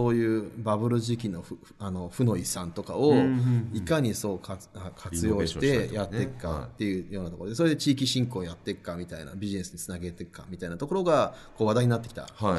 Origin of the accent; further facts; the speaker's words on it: Yamanashi, Japan; まあ私地元が山梨なので、まあ、地元に戻って仕事をするのもいいのかなというところもあって